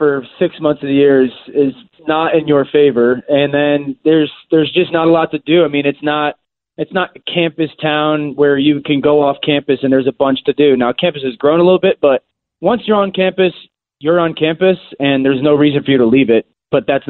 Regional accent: Connecticut, United States; I'm from actually Fairfield County, Connecticut. You know, about an hour from Storrs

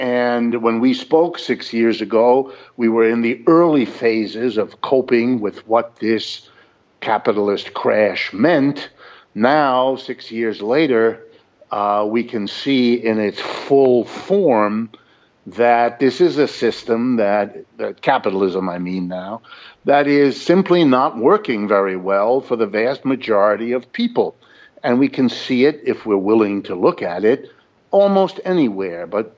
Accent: Ohio, United States; born there; Most of my life growing up here in the United States, I was born in Ohio and I've lived all my life and worked all my life here in America.

